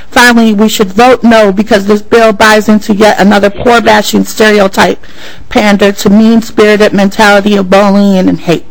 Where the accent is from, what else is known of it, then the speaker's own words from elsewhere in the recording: St. Paul, Minnesota, United States; And I've born and raised in Minnesota. I lived in St. Paul all my life.